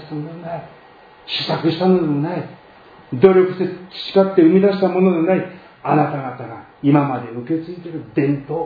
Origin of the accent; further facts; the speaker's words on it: Shiga, Japan; born there; now in Kobe, Japan; 今は神戸住んでますが、生まれは滋賀県のほうですか、本籍は滋賀県ですか、